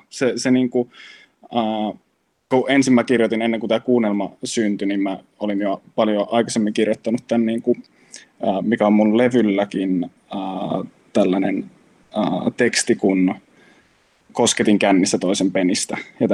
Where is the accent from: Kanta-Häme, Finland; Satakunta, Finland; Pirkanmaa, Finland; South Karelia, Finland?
South Karelia, Finland; Imatra; se ympäristö, missä mä oon kasvanut pikkukaupungissa Imatralla lapsena